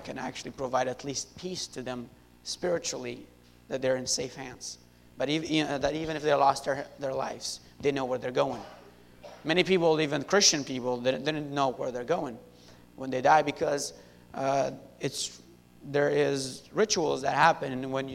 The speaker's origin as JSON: {"language": "English", "country": "Syria", "tie": "born or raised there", "said": "I was born and raised in Syria. And my dad is a pastor in Syria."}